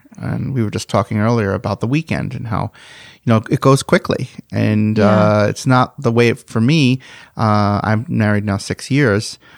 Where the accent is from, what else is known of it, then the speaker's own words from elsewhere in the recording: New York City, New York, United States; now in Minnesota, United States; So, I never thought growing up in Queens that I would be living in Minnesota.